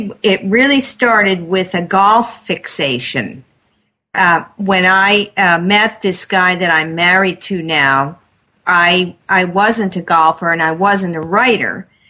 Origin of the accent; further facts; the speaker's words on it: New Jersey, United States; also born or lived in Michigan / Tennessee; So I grew up in New Jersey with a few years in Michigan. Then I went to Princeton.